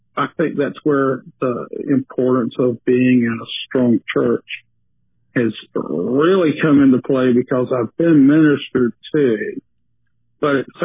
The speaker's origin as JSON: {"language": "English", "town": "Columbia", "region": "South Carolina", "country": "United States", "tie": "born or raised there", "said": "I did. I grew up in Columbia. I graduated from a little private Christian school, Columbia Christian, which is no longer."}